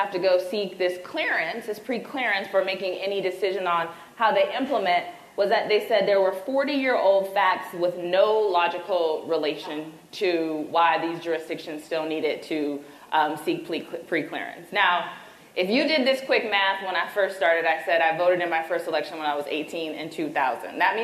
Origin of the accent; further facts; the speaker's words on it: Ohio, United States; I'm from Ohio.